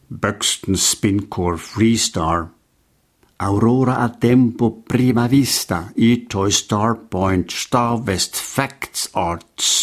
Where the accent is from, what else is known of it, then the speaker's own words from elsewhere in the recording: Zug, Switzerland; also born or lived in Zurich; Als ich hier Kind war, war Zug noch ein Handwerkerstädtchen.